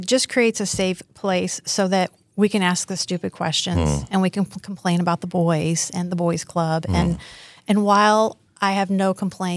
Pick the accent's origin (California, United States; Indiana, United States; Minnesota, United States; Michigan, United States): Indiana, United States; But because I grew up in Indiana, you know, I love the comfort food